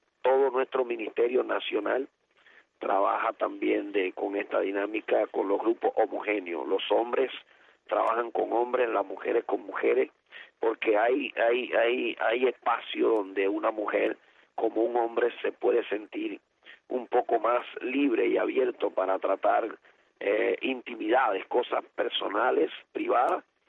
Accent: Cuba; que yo voy a enfrentar cargo de desobediencia y que eso en mi país significa prisión. Entonces, no es nuevo para los pastores que estamos en Cuba

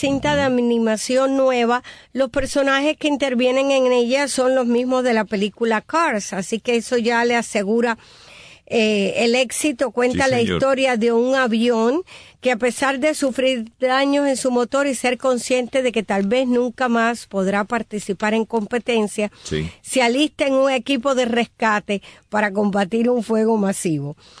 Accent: Santiago de Las Vegas, Havana, Cuba; gracias por mencionar a mi pueblo

